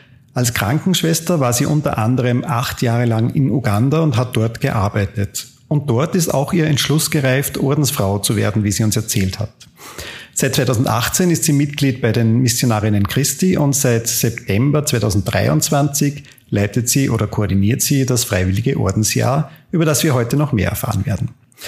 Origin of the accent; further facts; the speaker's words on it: Austria; mir als Österreicher gegenüber